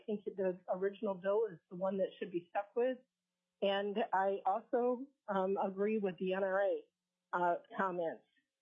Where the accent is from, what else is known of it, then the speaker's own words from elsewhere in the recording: Wasilla, Alaska, United States; I'm from Wasilla, and I'm speaking for myself.